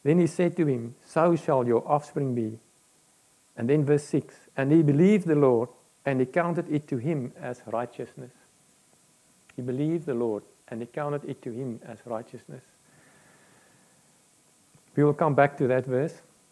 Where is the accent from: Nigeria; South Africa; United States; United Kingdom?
South Africa; now in New Zealand; And I'm from South Africa and I'm in New Zealand.